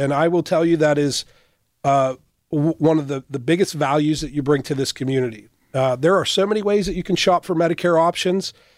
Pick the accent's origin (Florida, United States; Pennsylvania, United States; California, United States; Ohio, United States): Pennsylvania, United States; And I grew up in Western Pennsylvania.